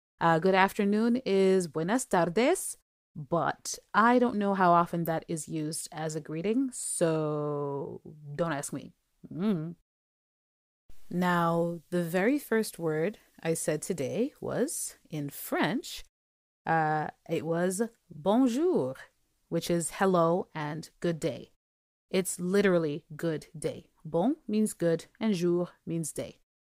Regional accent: Jamaica; now in Canada; I live in Canada now, but I was born and raised in Jamaica, where English is our official language, if you didn't know. We also have Patois in Jamaica

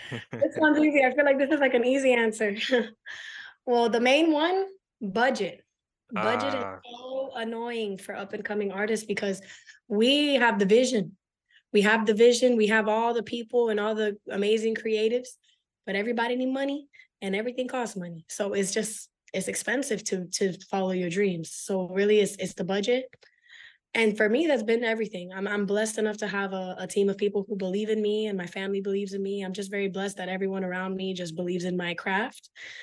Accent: Hollywood, Florida, United States; I'm from Miami, Florida. I'm from Hollywood, Florida. We say Miami because some people don't know the other places, but I was born and raised in Hollywood.

